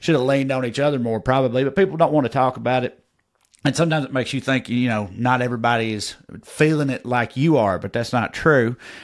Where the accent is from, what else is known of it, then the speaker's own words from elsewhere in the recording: Tennessee, United States; a Jewish couple back in my home state of Tennessee